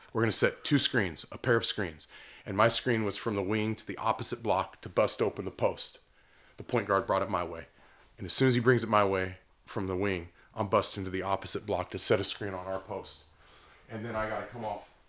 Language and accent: English; Oregon, United States; Yeah, we were really lucky growing up in Oregon with so many great coaches and really some really good players.